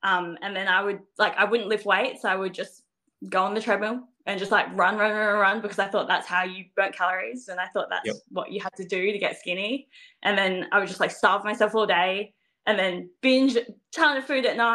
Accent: South Australia, Australia; that's just, I guess, my screen name that everyone seems to know me as. But yes, I am a bodybuilder from South Australia. I'm 29.

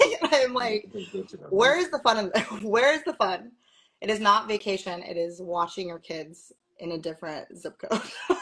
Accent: California, United States; So, but yeah, I grew up in California. I have a big Filipino family.

